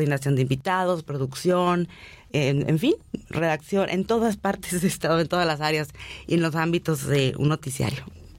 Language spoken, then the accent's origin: Spanish; Mexicali, Baja California, Mexico; born there; Nací en Mexicali, Baja California, un 26 de octubre. Vengo de una familia de radio, papá y abuelo, dedicados toda la vida a esto.